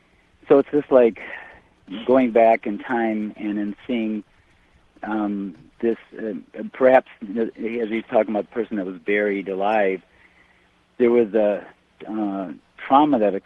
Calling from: Michigan, United States; I'm calling from the Upper Peninsula of Michigan.

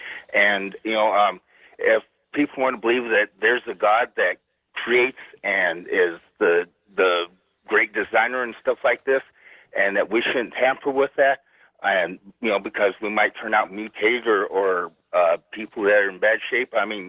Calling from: Spokane, Washington, United States; I'm calling from Spokane, Washington.

